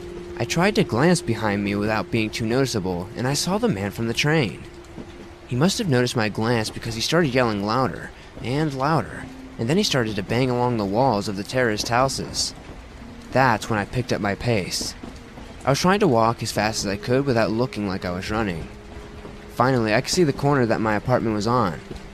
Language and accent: English; California, United States; now in Northern Ireland, United Kingdom; I was from California, and he was from Northern Ireland. I moved to the north coast of Northern Ireland to be closer to him.